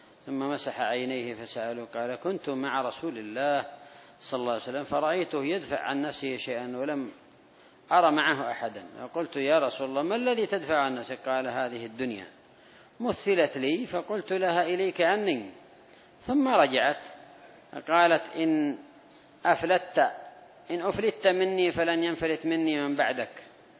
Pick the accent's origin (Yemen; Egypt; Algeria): Yemen; أما عندنا في اليمن ما هو معدن